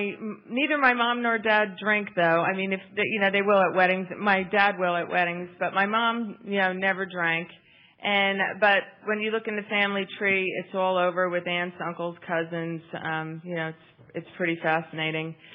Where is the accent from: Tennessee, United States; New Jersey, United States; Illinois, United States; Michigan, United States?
New Jersey, United States; Caldwell; In a town named Caldwell, New Jersey, which is, you know, now very well known because it's the home of Tony Soprano. Anyway, it's a really nice hometown, a suburb of New York.